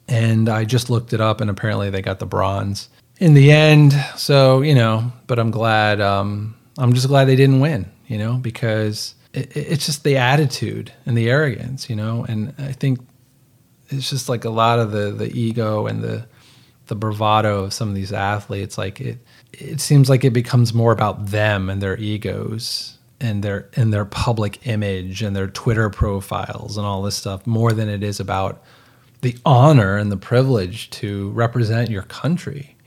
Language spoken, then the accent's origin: English; United States; it's like how proud I am to be an American. I don't know. Like, I'm not ashamed of being an American